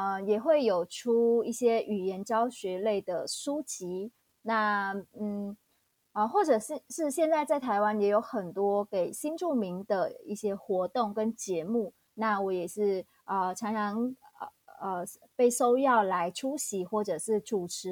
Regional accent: Phú Thọ, Vietnam; Chinese is a second language; moved away as an adult; now in Taiwan; 我本身是来自越南的北部一个地方叫富寿省。那我在2010年来台湾，所以到现在已经12年了。

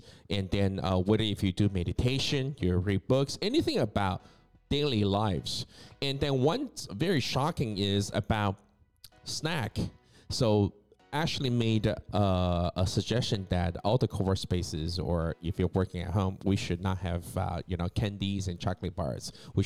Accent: Taiwan; I'm from Taiwan.

